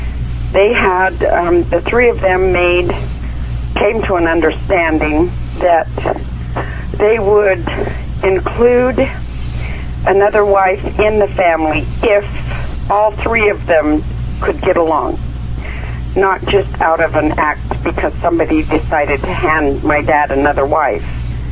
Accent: Lister, British Columbia, Canada; also born or lived in Cranbrook; In Lister, B.C. I was born in Cranbrook and then was raised until 14 in Lister.

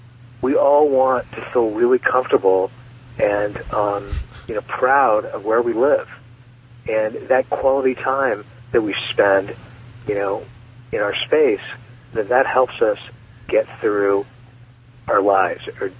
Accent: Seattle, Washington, United States; I grew up in Seattle, Washington, and, you know, this great little house in a nice community.

